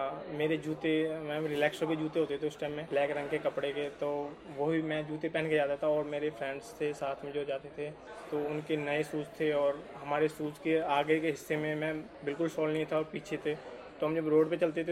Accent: Jaunpur, Uttar Pradesh, India; now in Delhi, India; मैं मेरी मदर और मेरी सिस्टर गांव में रहते थे मैं उत्तर प्रदेश जौनपुर का रहने वाला हूँ

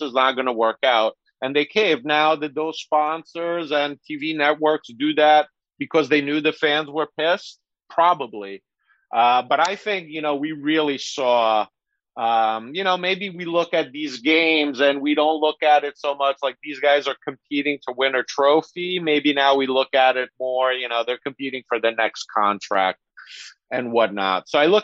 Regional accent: Italy; I grew up in Italy, Padova, Vicenza, even in the third division

